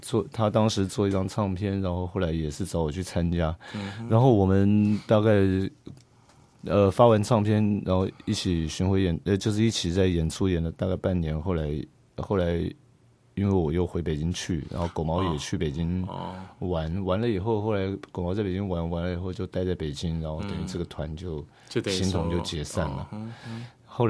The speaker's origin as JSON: {"language": "Chinese", "country": "Taiwan", "said": "我觉得这就像我们台湾人包容一切的那种性格是一样的，"}